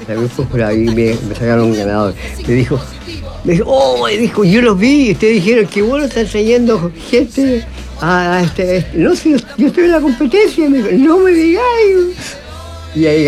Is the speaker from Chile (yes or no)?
yes; Chile; El Chico Viergo y yo somos los únicos de Chile que ganamos dos veces.